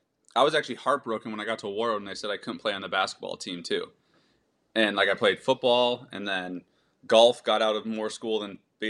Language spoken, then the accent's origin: English; Seattle, Washington, United States; So I'm originally from the Seattle area.